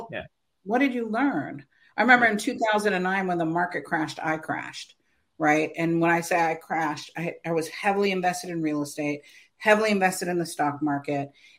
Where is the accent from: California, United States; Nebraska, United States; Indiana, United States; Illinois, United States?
California, United States; He was a New Yorker, right? I was from California.